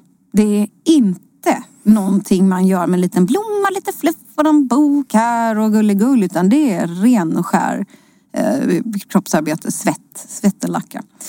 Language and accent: Swedish; Småland, Sweden; Va? Jag är ju från Småland.